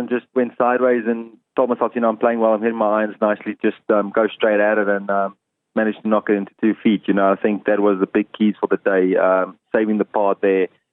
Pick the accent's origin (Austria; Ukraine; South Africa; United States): South Africa; You know, as a South African, this is one of our flagship events and the one that you really want to win. And it's just amazing to win it in South Africa, win in front of home fans